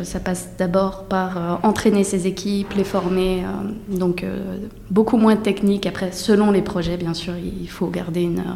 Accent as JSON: {"language": "French", "region": "Bourgogne-Franche-Comté", "country": "France", "lives_now": "Paris, France", "said": "Je viens à l'origine de Franche-Comté. Aujourd'hui, je suis à Paris."}